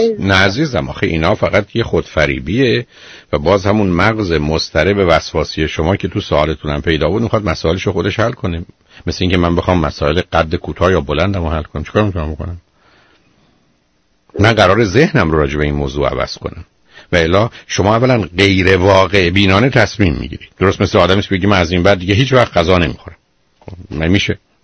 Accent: Iran; born there; ما تو ایران متولد شدیم، فارسی هم یاد گرفتیم،

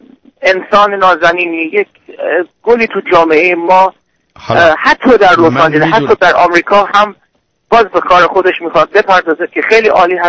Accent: Iran; به عنوان یک ایرانی وطن پرست، به عنوان یک خود تبعیدی مثل همه ما که در غربت الان هستیم

